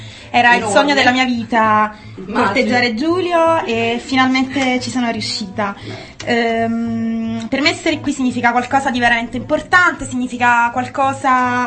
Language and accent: Italian; Naples, Campania, Italy; Io sono di Napoli, ovviamente, quindi da noi ci sono le più belle le regioni d'Italia, quindi Capri, Ischia